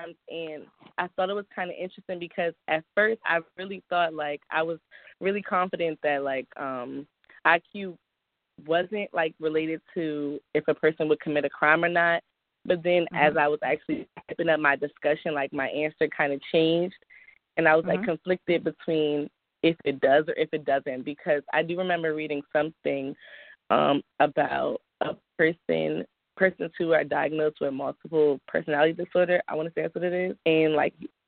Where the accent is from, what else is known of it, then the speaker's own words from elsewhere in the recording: Landover, Maryland, United States; because I'm from Landover, Maryland.